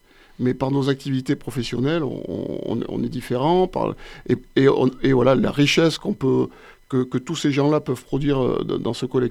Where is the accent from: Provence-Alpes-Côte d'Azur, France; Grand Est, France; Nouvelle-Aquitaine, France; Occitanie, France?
Occitanie, France; Montpellier; moi, je suis né à Montpellier, j'ai grandi à Montpellier, j'ai toujours habité à Montpellier.